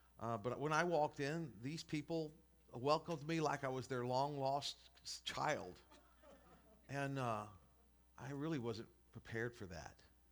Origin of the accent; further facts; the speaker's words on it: Vidor, Texas, United States; I was expecting the kind of religious spirits that I saw growing up in Vidor.